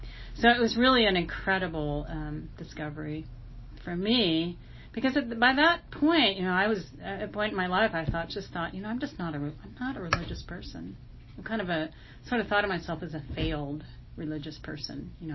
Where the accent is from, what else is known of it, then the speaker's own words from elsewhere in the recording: Topeka, Kansas, United States; I grew up in Topeka.